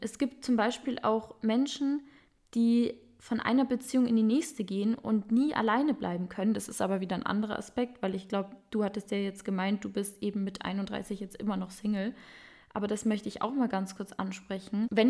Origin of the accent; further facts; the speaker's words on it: Bavaria, Germany; ich weiß, in manchen Bundesländern ist das scheinbar nicht so, aber bei uns in Bayern wird Chemie gesagt.